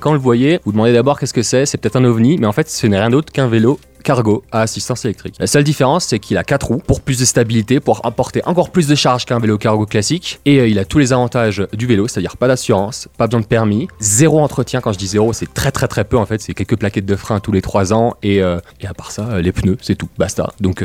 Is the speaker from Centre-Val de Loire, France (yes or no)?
no; Paris, Île-de-France, France; also born or lived in Germany / Belgium; now in La Tour-du-Pin, France; Je suis originaire de Paris, mais on a tourné un peu partout, Allemagne, Belgique, et puis on est maintenant à la Tour du Pin, donc entre Grenoble et Lyon